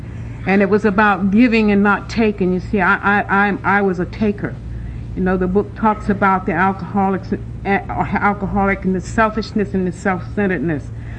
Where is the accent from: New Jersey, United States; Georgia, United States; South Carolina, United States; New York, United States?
Georgia, United States; Atlanta; growing up in Atlanta, Georgia, in a wonderful family, my parents were loving, and there were seven of us, and I'm the youngest of the seven children.